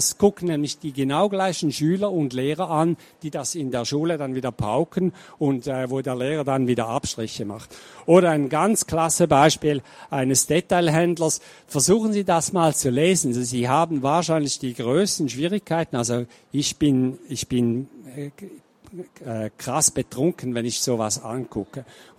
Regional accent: Germany; gleich an der Grenze, wo ich aufgewachsen bin, ist von 0-Schweiz die Rede

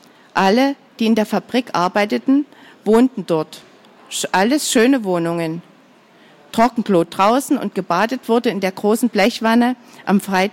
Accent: Saxony, Germany; born there; Geboren bin ich im Juli 1924 in einem kleinen Dorf an der Neiße, an der polnischen Grenze, in der Oberlausitz sozusagen.

